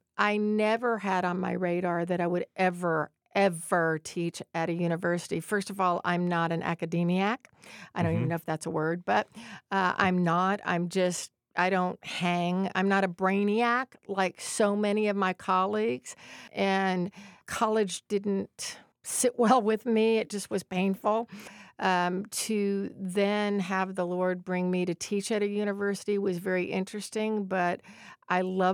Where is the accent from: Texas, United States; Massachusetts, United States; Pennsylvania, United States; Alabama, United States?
Texas, United States; So I originated in Texas, so I'm a Texan.